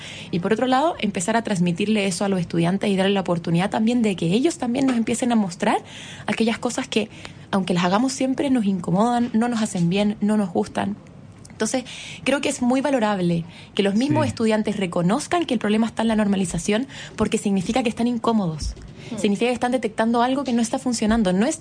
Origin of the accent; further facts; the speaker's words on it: Chile; como cultura chilena tenemos una tendencia también muy violenta